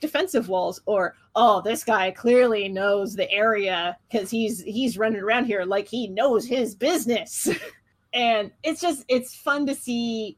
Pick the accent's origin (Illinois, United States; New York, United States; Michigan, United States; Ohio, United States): Ohio, United States; Look, I grew up in Southeast Ohio where there was literally nothing to do other than like a tailgate and out in the holler.